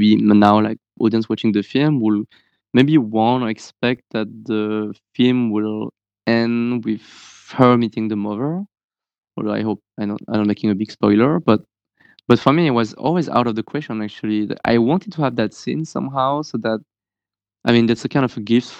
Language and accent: English; France; growing up in France with parents who were trying not to give us the heritage of Cambodian culture or language because they wanted to forget about this country and for us to be super integrated in France, as they would say.